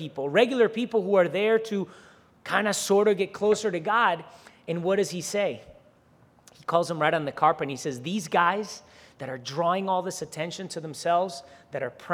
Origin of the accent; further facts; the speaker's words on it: Caracas, Capital District, Venezuela; I grew up, I was born in South America, in Venezuela, and I grew up in a very secluded community. When I was a child, you know, I lived in a building in the middle of Caracas, Venezuela